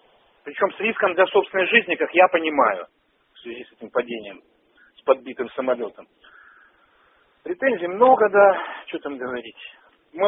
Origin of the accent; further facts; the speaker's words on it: Crimea, Ukraine; Я, кстати, сам с Крыма родом.